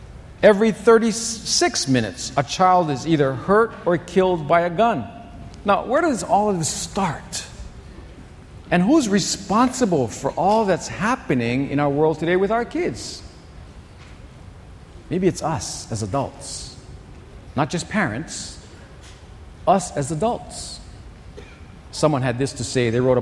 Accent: Pearl City, Hawaii, United States; When I was a child growing up in Pearl City, we rode our bikes all over the place.

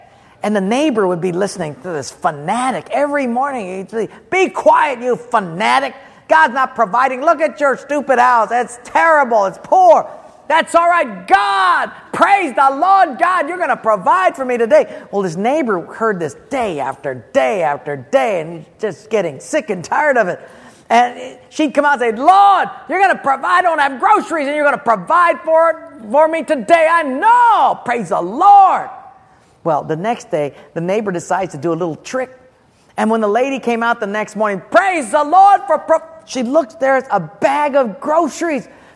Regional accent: Honolulu, Hawaii, United States; I was raised in Palolo Valley and the poorest part of it. So we were really, really poor.

